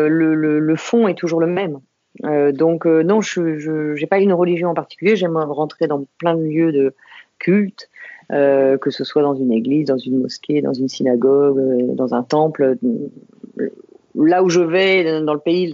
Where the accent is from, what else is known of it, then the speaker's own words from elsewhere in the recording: Saint-Maurice, Île-de-France, France; moi, je suis une parisienne. En fait, je suis une banlieusarde. Je suis née à Saint-Maurice, tout à côté de Paris. Et j'ai vécu en banlieue parisienne pendant des années autour de Paris. Donc, mes racines sont en Île-de-France.